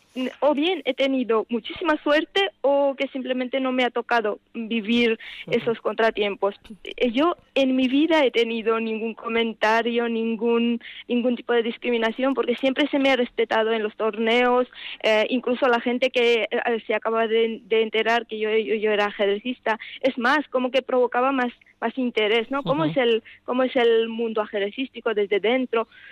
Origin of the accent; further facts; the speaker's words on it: Georgia; Spanish is a second language; yo soy de origen georgiano, yo vengo de Georgia, y en Georgia el ajedrez es algo más que un deporte, es como un estilo de vida